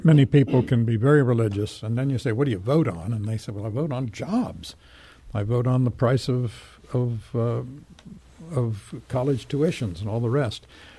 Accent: Midwest, United States; But I do think growing up in the Midwest, you do have an appreciation of the sturdy, rooted common sense of the American people

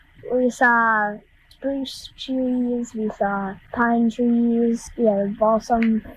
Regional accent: Andover, Minnesota, United States; I am 10 years old, and I am from Andover, Minnesota

